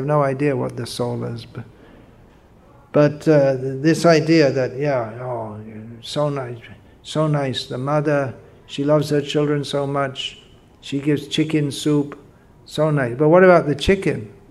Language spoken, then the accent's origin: English; United Kingdom; Sorry, I'm from Britain. I have an excuse.